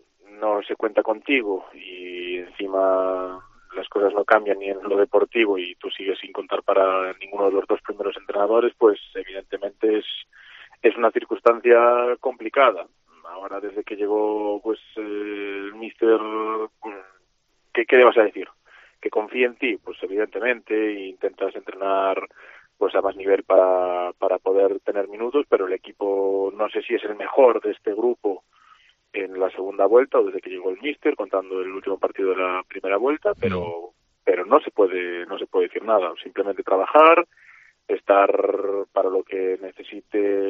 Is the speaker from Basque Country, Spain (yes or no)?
no; Galicia, Spain; now in Salamanca, Spain; estoy muy a gusto en Salamanca porque la gente es profesional, pero yo que soy gallego de pura cepa, claro. pues noto, no sé, me noto como un extranjero.